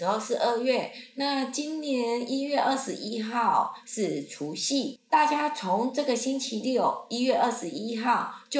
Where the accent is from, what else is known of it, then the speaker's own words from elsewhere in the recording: Taiwan; 我不是一般的台湾人我是台湾的怪人